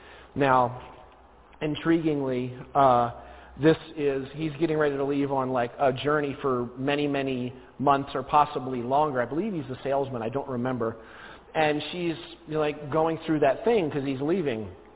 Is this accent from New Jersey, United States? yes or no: yes; New Jersey, United States; I'm originally from New Jersey.